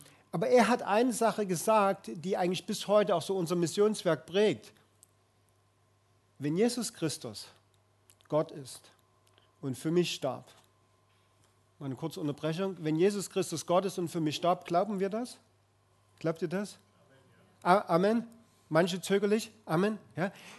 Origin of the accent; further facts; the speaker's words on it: Radeberg, Saxony, Germany; wir sind ursprünglich aus Sachsen. Die Männer, mindestens die Männer kennen die Stadt, wo ich aufgewachsen bin, Radeberg.